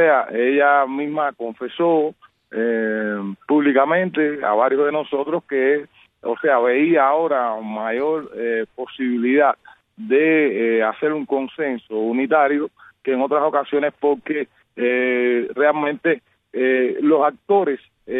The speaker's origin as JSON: {"language": "Spanish", "country": "Cuba", "said": "de los que provenimos de Cuba"}